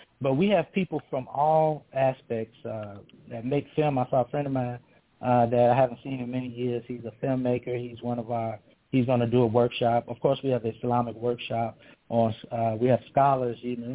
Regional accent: United States; So I'm just a human being. I'm an American. I love everybody.

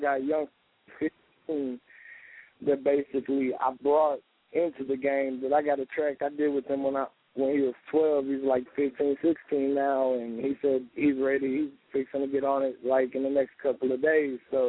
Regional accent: the South, United States; I mean, I'm from the South, you know what I mean?

